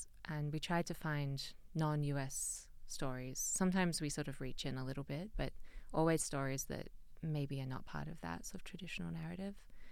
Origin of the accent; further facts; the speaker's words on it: Australia; I'm from Australia, but my dad is Chilean and was a political refugee. And so I'm sort of second generation of that heritage.